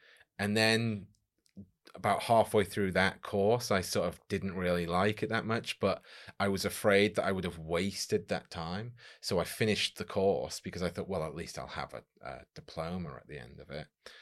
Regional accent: Chester, North West England, United Kingdom; Originally, I'm from Chester and I went to Huddersfield University.

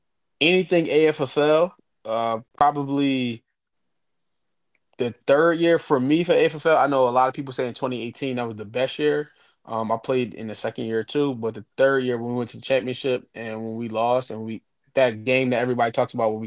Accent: Philadelphia, Pennsylvania, United States; back home in Philly, by the way, a lot of people be thinking I'm from Texas sometimes.

